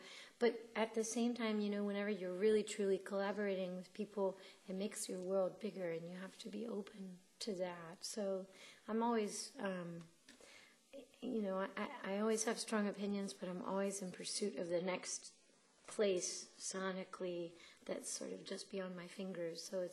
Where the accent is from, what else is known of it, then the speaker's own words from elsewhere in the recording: North Carolina, United States; my hometown